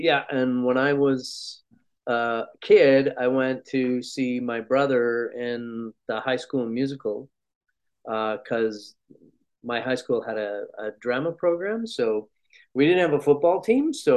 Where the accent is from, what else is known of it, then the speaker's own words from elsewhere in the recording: Canada; I don't know whether it was more because I grew up in Canada